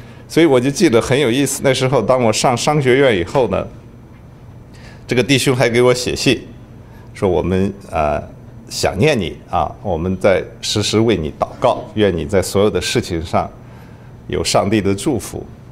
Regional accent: Xi'an, Shaanxi, China; 就是我是在西安郊区农村长大的，那么在城市郊区很强烈的就感受到中国的这个社会不平等

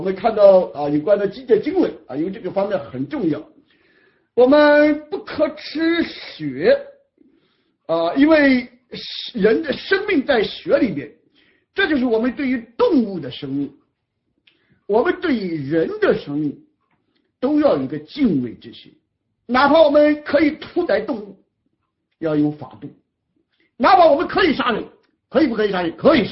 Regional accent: China; 我们中国人社会上最怕的一句话就是啊，我小的时候或者我年轻的时候啊，有人威胁我的生命

